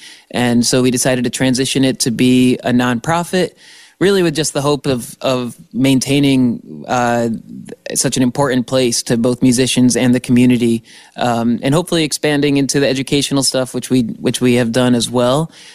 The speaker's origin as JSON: {"language": "English", "town": "Hartford", "region": "Connecticut", "country": "United States", "tie": "born or raised there", "said": "I grew up in the Hartford area, down in Connecticut, and my dad would bring me up to shows at the Iron Horse because in Connecticut, there really isn't a venue"}